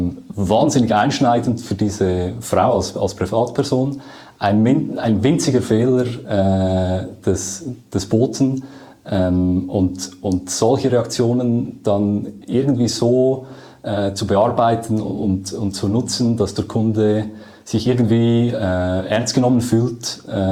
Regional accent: Lucerne, Switzerland; ich komme aus Luzern. Auch meine Ausbildungen sind in erster Linie in Luzern durchgeführt worden. Ich lebe auch dort.

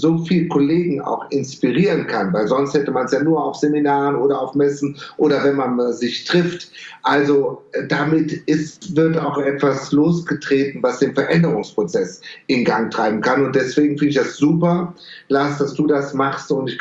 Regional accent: Düsseldorf, North Rhine-Westphalia, Germany; Ich bin Düsseldorfer

